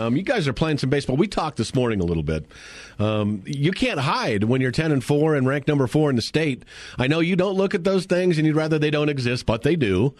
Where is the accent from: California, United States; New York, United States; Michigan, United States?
California, United States; Thousand Oaks; yeah. That's my hometown. So, two Cali boys right here talking.